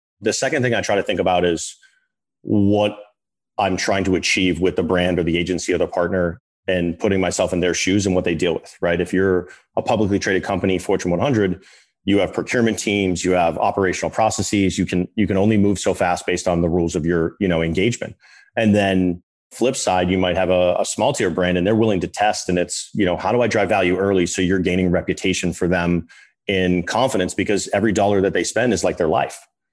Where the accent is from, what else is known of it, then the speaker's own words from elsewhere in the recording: Boston, Massachusetts, United States; I'm from Boston, North Shore.